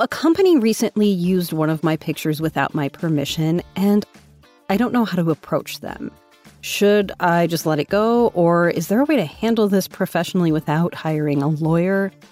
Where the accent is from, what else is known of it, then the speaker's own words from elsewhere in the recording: Florida, United States; moved away as an adult; I'm from Florida originally, but now travel full-time as a content creator.